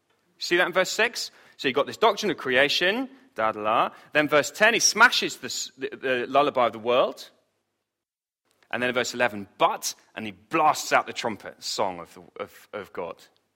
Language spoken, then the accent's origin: English; England, United Kingdom; You see, we walked all the way up the mountain, being very English.